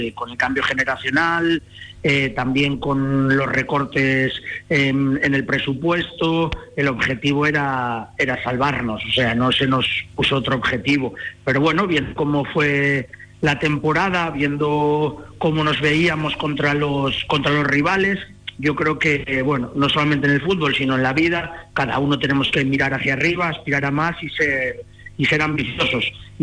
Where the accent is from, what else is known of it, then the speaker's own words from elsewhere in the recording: Avilés, Asturias, Spain; now in A Coruña, Spain; Porque al final yo vengo de Avilés, que es una ciudad de 80.000 habitantes, muy pequeña, con muy pocas cosas